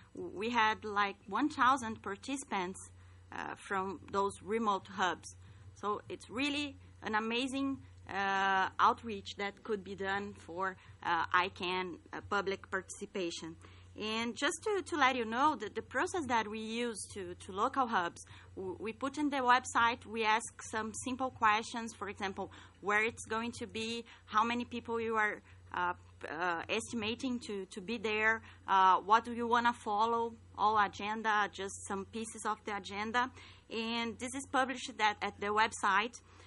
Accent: Brazil; I'm from Brazil.

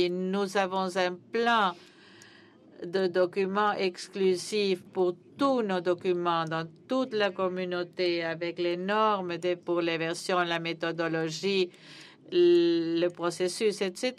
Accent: Yemen; Je suis membre du NCUC. Je viens du Yémen, un pays qui a beaucoup souffert ces dernières années.

